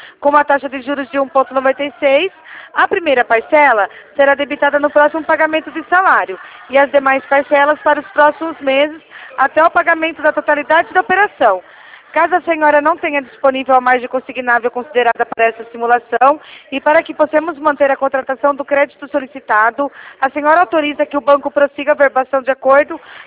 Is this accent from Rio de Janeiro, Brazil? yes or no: no; Rio Claro, São Paulo, Brazil; Não, eu sou de Rio Claro, São Paulo